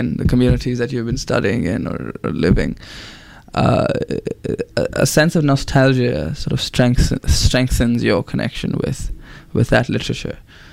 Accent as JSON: {"language": "English", "region": "Jammu and Kashmir", "country": "India", "tie": "born or raised there", "said": "when I was growing up in Kashmir, music was again like an expression of poetry."}